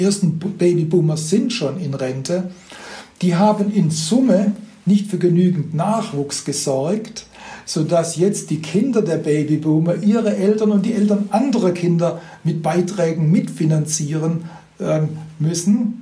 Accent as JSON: {"language": "German", "region": "Baden-Württemberg", "country": "Germany", "tie": "born or raised there", "said": "Ich komme ja aus dem Schwäbischen, also das Prinzip der schwäbischen Hausfrau ist mir nicht fremd. Mit dem bin ich aufgewachsen als Kind."}